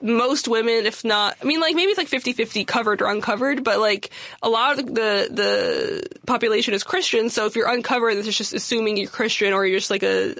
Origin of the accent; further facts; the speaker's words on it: United States; Well, because I think my parents just don't want anyone to know that we're American.